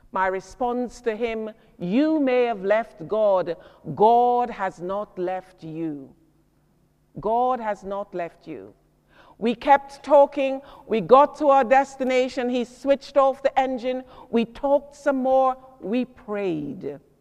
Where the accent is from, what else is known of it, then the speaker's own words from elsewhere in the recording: United Kingdom; oh, we're British. We're British, we don't do that.